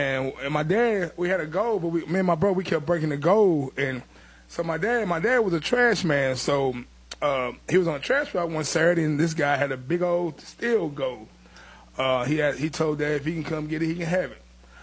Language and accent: English; Portland, Tennessee, United States; also born or lived in Indianapolis; Well, I was born in Indianapolis, but I moved to Portland when I was about 5 years old. I went through all the, you know, Walt Hardison, and I went through Portland High School